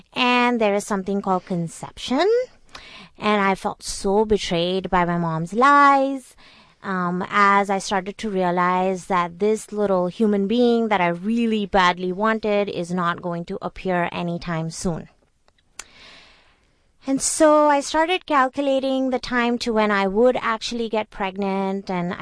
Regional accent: Gujarat, India; also born or lived in Singapore; now in United States; I was born in Singapore and I moved to India when I was about 6 and a half. And I never adapted. I never felt like I belonged.

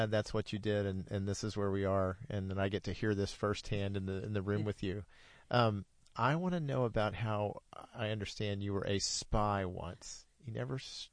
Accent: Texas, United States; All right. Well, we're from Texas.

